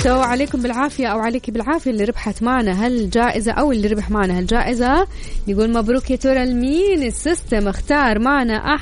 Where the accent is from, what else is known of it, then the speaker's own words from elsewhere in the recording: Taif, Makkah Province, Saudi Arabia; born there; أنا من مواليد الطايف